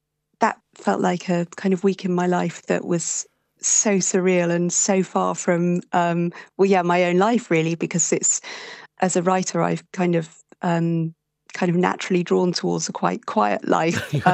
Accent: England, United Kingdom; also born or lived in Australia; Yes, I'm from England, although when I was six, I moved to Australia for a couple of years because of my father's work. But I have spent the rest of my life in England, and I live just outside London with my husband

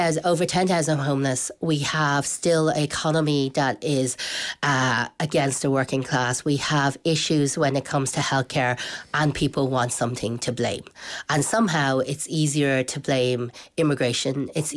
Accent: Dublin, Leinster, Ireland; I was born in Rotunda, I was raised in Dublin

